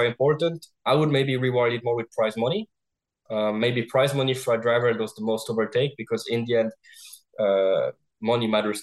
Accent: Switzerland; I'm from Switzerland.

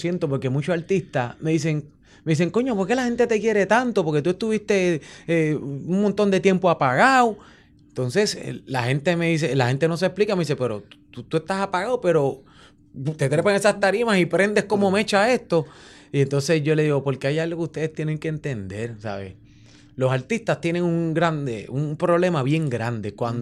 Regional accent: Parcelas Falú, San Juan, Puerto Rico; Yo vengo de Parcela Falú, yo soy parcelero

